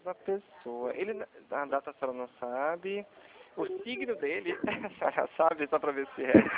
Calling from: Limeira, São Paulo, Brazil; Eu me falo aqui de Limeira, tá do interior de São Paulo.

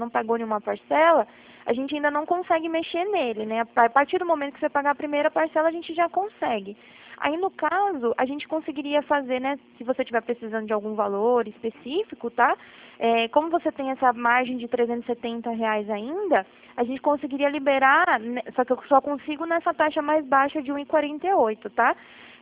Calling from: Atibaia, São Paulo, Brazil; Ah, eu estou falando de Atibaia, a gente fica aqui no interior de São Paulo, mas a gente trabalha o Brasil inteiro, tá?

